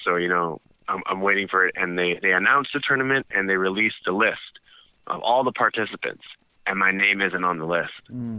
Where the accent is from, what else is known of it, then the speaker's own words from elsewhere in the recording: United States; born there; My mom is from India, and I was born here in the States.